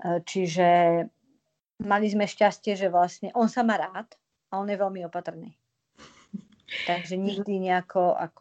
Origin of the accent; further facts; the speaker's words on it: Bratislava, Bratislava Region, Slovakia; Ja poznám teda Bratislavu veľmi dobre, veď žijem tu teda od narodenia.